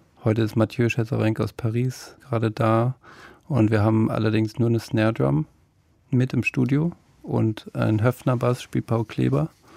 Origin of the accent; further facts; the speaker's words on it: Berlin, Germany; Ja, ich bin ja aus Berlin, ne? Ich bin ursprünglich hier aufgewachsen und war auch in den 90ern hin und wieder hier.